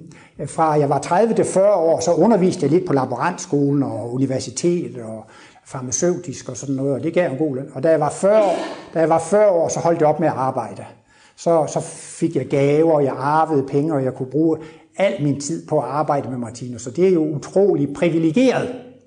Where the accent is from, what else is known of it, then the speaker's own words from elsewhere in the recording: Jutland, Denmark; Og jeg kommer fra Jylland og er sådan lidt deprimeret og har et jysk tungsind.